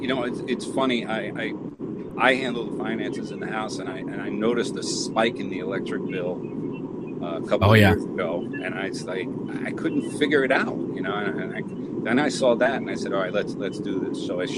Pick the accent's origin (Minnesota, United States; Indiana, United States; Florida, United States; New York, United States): New York, United States; New Paltz; I am from New Paltz, New York, about 80 miles north of New York City.